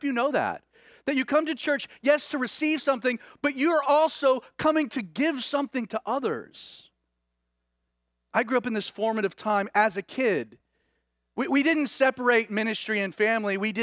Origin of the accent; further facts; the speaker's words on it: Stone Mountain, Georgia, United States; I grew up in Calvary Chapel. My dad started a Calvary Chapel church in 1980 there in Stone Mountain. I grew up at Calvary Chapel Stone Mountain during a season in which it was about this size.